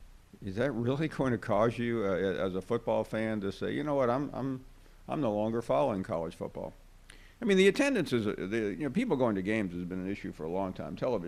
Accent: Memphis, Tennessee, United States; also born or lived in Birmingham, United States; I remember growing up in Memphis. I followed it very closely, then living in Birmingham.

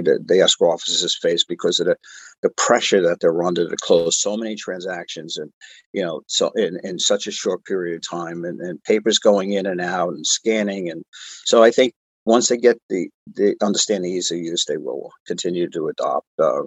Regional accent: New York, United States; moved away; I'm from New York. I just told you I'm living in Southern California, but for 20 years. But I grew up in New York

